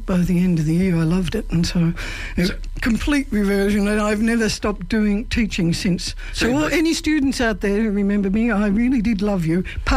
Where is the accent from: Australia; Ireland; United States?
Australia; Yarra Glen, Victoria; From the age of five, I grew up in Yarra Glen.